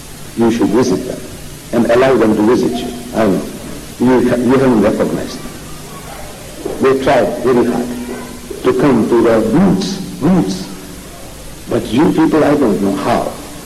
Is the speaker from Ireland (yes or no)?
no; South Africa; I'm from South Africa.